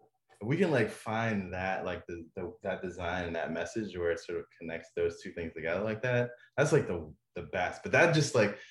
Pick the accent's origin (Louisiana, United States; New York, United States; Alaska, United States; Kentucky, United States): Louisiana, United States; you know, I'm born and raised in Louisiana, and we're, like, kind of, you know how we are.